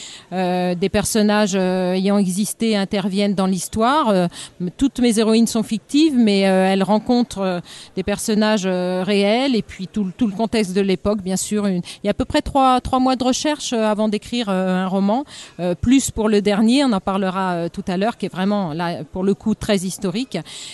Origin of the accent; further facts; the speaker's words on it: Normandy, France; born there; j'ai mis en valeur au début de ma petite carrière, on va dire, la Normandie, puisque je suis née en Normandie